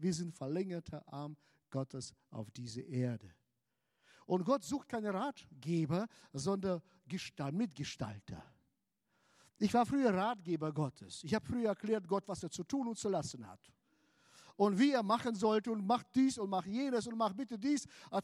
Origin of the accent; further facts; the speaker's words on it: Hanover, Lower Saxony, Germany; Wir kommen aus Hannover